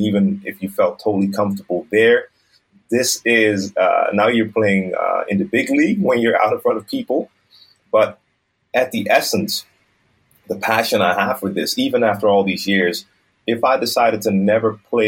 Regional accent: Amsterdam, North Holland, Netherlands; English is a second language; I was born and raised in Amsterdam. So I am Dutch. My mom is Dutch. My dad was from the Dutch Caribbean, an island called Curaçao. And like I said, born and raised here in the center of Amsterdam.

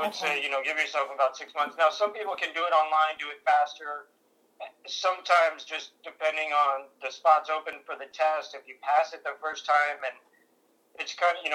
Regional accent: Boulder, Colorado, United States; Sure. So, born and raised in Boulder, Colorado, and actually went to college out at University of Pacific in Stockton, California, moved back to Colorado

